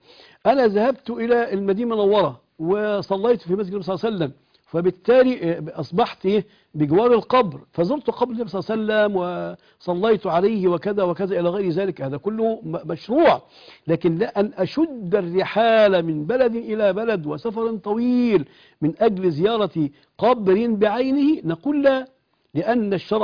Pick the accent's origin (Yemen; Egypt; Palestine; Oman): Egypt